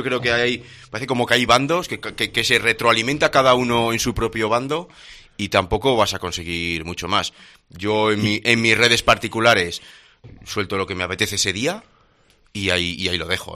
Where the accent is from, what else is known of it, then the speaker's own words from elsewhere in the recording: Navarre, Spain; yo ahora, si quiero opositar para mi tierra, para Navarra, yo no he tenido la oportunidad de aprender euskera